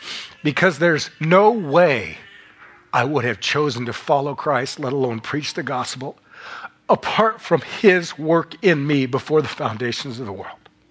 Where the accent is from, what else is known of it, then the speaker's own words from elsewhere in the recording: Newton, Iowa, United States; And I'm preaching at my hometown, Newton, Iowa, where I was raised.